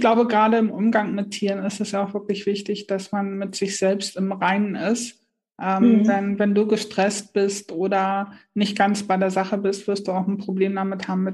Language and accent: German; Harz, Germany; viele, viele Grüße in den Harz, in meine Heimat und bis bald.